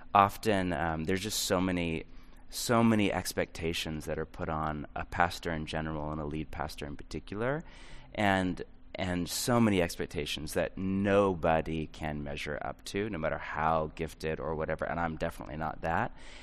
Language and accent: English; California, United States; I grew up in the Bay Area